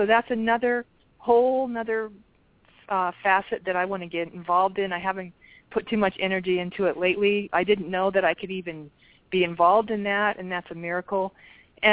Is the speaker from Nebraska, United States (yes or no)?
no; Las Vegas, Nevada, United States; I'm from Las Vegas, Nevada, and I have been a performer most of my life, dancing and gymnastics.